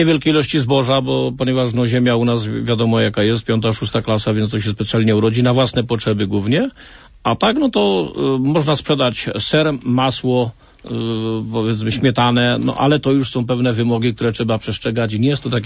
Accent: Słopnice, Lesser Poland, Poland; w tej miejscowości, gdzie jestem ze Słopnic, koło Limanowej, to już jest troszeczkę chłodniej

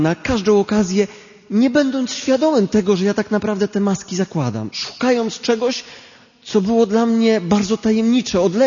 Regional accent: Biała Podlaska, Lublin Voivodeship, Poland; Ja pochodzę z tej samej parafii, co on, z Białej Podlaski, z parafii Chrystusa Miłosiernego

